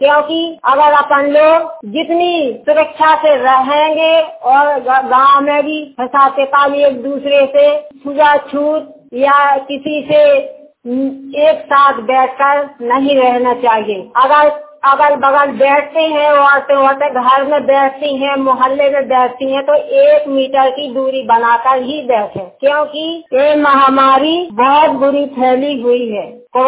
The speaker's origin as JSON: {"language": "Hindi", "town": "Mamna", "region": "Uttar Pradesh", "country": "India", "said": "हम बोल रहे हैं पंचायत सदस्य हैं। … और हम अपने ग्राम मामना के रहने वाले हैं और महोबा हमारा जिला है और ब्लॉक कबरई है।"}